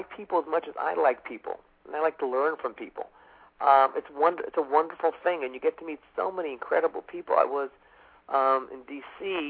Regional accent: Miami, Florida, United States; You know, in Miami, I'm very well known since I was born and raised here in Miami.

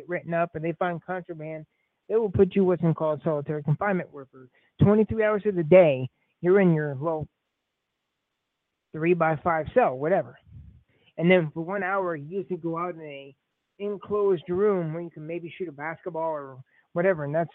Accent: United States; I guess we're just, as an American people, frustrated.

